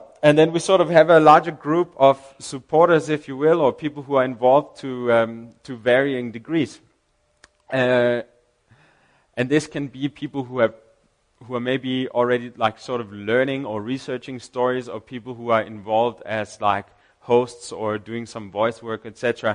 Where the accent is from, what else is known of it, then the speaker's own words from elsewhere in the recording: Denmark; English is a second language; Basically, I am from Denmark, and I said we have a German guy, then we have a South African guy